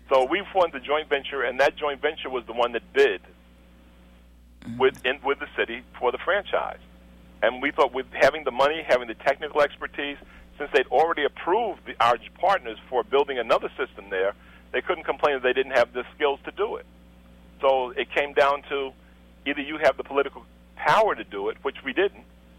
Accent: New York, United States; we came from New York, so we're not used to people just coming up to you and telling you, give me your money or else.

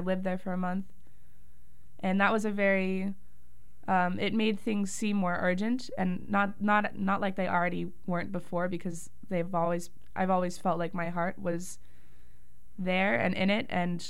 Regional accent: Las Vegas, Nevada, United States; moved away as an adult; I'm from Las Vegas. Pay for your trip.

